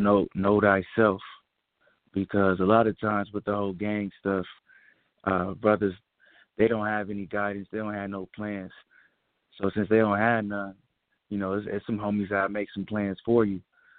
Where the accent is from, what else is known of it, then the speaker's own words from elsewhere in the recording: Inglewood, California, United States; now in Atlanta, United States; I'm from Inglewood, California, currently residing in Atlanta.